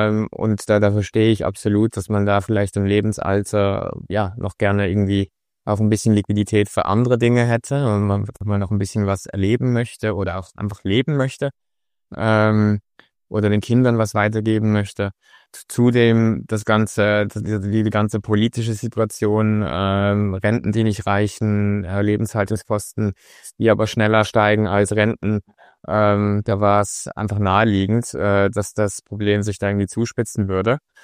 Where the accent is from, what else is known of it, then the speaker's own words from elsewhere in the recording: Switzerland; ich komme ja aus der Schweiz